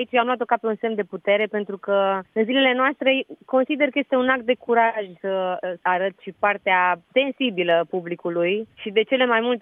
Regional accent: Deva, Hunedoara County, Romania; eu provin dintr-o familie, deja se știe, foarte numeroasă, suntem 11 copii, am crescut la Deva într-o casă modestă, cu o situație modestă

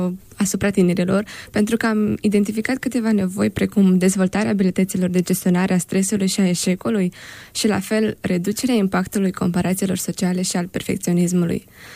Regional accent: Bălăsinești, Briceni District, Moldova; now in Suceava, Romania; Raionul Briceni, în satul Bălăsinești.

